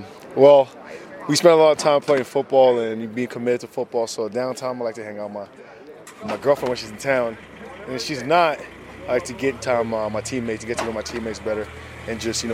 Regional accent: Nigeria; now in Canada; growing up in Nigeria, we ran track.

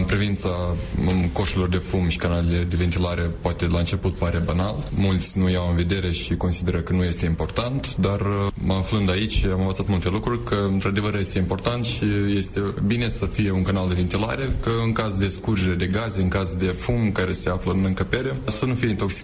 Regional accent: Chișinău, Moldova; sunt din Chișinău.

